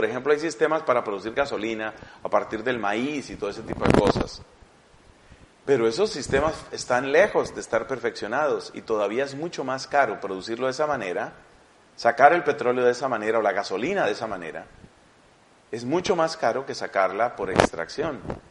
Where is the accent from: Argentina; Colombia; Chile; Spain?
Colombia; Resulta que en mi país, yo soy de Colombia, en mi país hace ya unos años